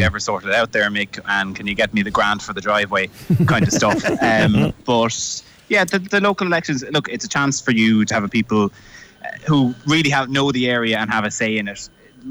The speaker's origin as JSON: {"language": "English", "town": "Waterford", "region": "Munster", "country": "Ireland", "said": "I know I'm from Waterford myself"}